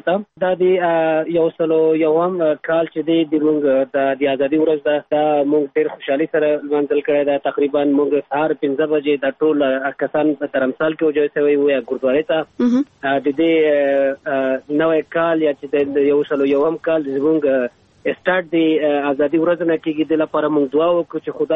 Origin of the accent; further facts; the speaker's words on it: Afghanistan; زه د افغانستان سیک یم.